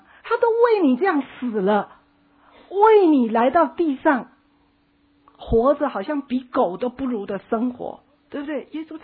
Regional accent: Taiwan; 我自己、哦、是个我们台湾人、哦、那个父母都日本式教育嘛

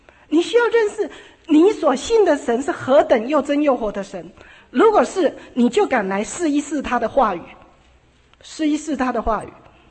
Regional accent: Taiwan; now in Los Angeles, United States; 那我从台湾来，我只带了几千块

